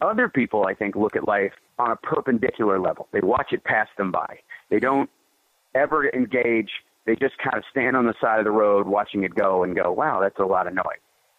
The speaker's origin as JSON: {"language": "English", "region": "Kentucky", "country": "United States", "tie": "born or raised there", "said": "I grew up in Kentucky where the whole Knights in Satan Service or, you know, Kids in Satan Service nonsense was being pushed about them."}